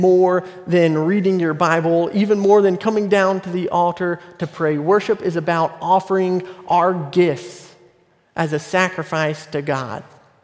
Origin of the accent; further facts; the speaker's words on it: Lawrenceville, United States; I was reminded of a youth counselor from back in my hometown in Lawrenceville.